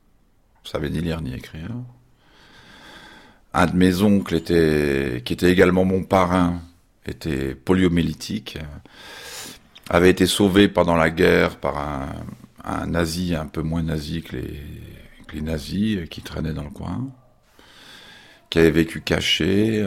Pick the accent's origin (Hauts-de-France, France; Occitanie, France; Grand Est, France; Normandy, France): Grand Est, France; Nancy; born there; also born or lived in Baden-Baden; Je suis né à Nancy, mais je n'ai pas de souvenirs de Nancy. En 1957, mon père, qui était étudiant en médecine, est nommé à Baden-Baden. Et là, on a vécu avec mon frère aîné plusieurs années.